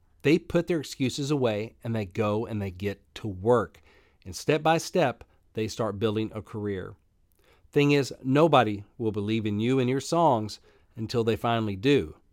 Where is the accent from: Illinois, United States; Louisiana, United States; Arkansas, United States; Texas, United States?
Arkansas, United States; I grew up in Arkansas. I didn't grow up in Tennessee. I didn't know anyone in Nashville.